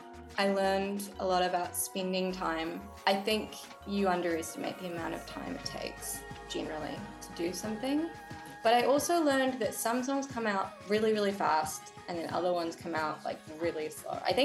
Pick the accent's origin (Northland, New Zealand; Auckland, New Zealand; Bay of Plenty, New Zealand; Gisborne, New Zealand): Auckland, New Zealand; Titirangi; now in London, United Kingdom; So I grew up in Te Tirangi. I love Te Tirangi. I will always return there as like my home base.